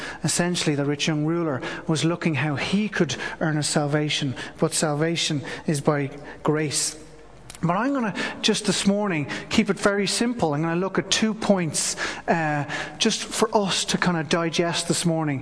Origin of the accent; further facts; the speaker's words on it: Ireland; rather to really look at what it means for us as Irish people.